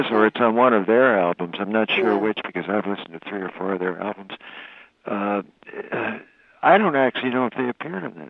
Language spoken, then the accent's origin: English; Canada; I as a Canadian onlooker, but I still felt like I was part of it.